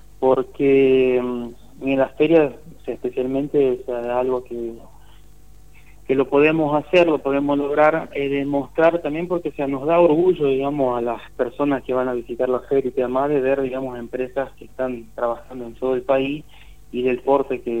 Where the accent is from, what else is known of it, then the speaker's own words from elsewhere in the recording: Brazil; Spanish is a second language; now in Argentina; yo soy brasilero, no soy argentino. Nacionalidad, o sea, estoy radicado acá en Argentina, o sea, mi familia es toda argentina, pero yo soy brasilero, o sea, de nacionalidad.